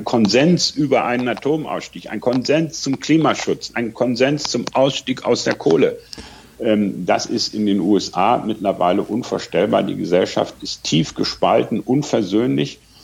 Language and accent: German; Bremen, Germany; ich bin groß geworden in Bremen.